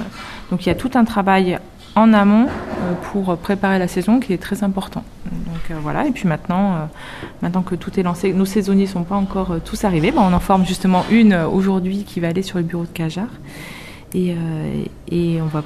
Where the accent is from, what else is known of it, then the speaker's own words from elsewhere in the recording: Beaulieu-sur-Dordogne, Nouvelle-Aquitaine, France; je suis lotoise corrézienne, ça ne faut pas trop le dire, corrézienne du Sud, puisque j'ai grandi à Beaulieu-sur-Dordogne et j'étais en études au lycée à Saint-Céré, passé mon bac à Figeac